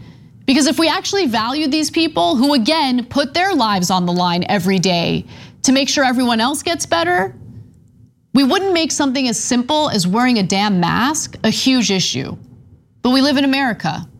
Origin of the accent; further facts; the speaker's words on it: United States; I see it as my duty as an American